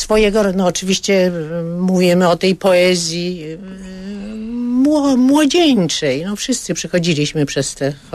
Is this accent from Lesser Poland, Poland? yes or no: yes; Kraków, Lesser Poland, Poland; born there; Ja się urodziłam w Krakowie, mam pewien sentyment do tego miasta